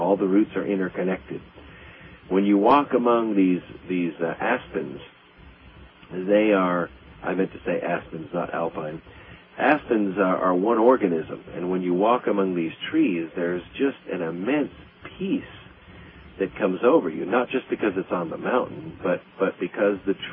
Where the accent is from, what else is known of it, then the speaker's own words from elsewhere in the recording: Los Angeles, California, United States; born there; Even though I was born in Los Angeles, I've traveled the world and I can live, I guess, where I want to live.